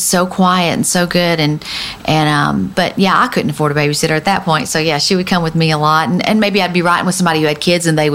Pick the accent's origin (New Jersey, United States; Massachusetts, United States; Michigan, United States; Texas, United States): Texas, United States; I grew up in East Texas listening to hardcore country music